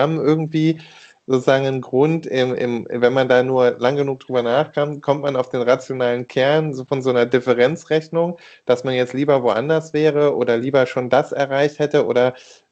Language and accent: German; Rhineland, Germany; da bin ich Rheinländer, jeder Jeck ist anders